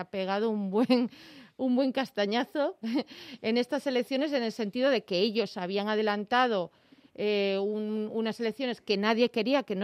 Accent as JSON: {"language": "Spanish", "town": "Gijón", "region": "Asturias", "country": "Spain", "said": "De hecho, yo que soy de Gijón, que voy cada verano, cada agosto y tal"}